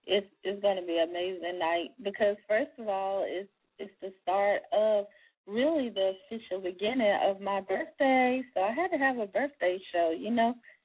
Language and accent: English; South Carolina, United States; He has a radio station also in South Carolina, my home state.